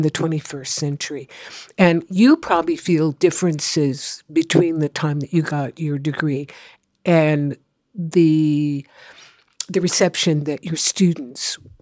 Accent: Oakland, California, United States; also born or lived in Texas; And my parents were part of the migration. So I grew up in Oakland. And I would not have wanted to grow up in Texas.

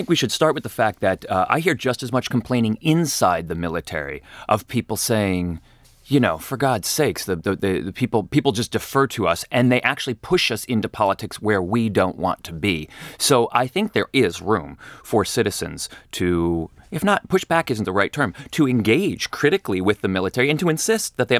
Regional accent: Northeast, United States; Where I grew up in the Northeast, I was practically an albino, albino buffalo.

